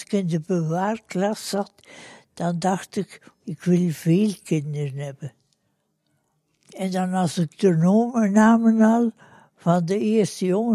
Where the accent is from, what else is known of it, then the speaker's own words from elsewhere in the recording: Kempen, Belgium; Ik ben uit de Kempen.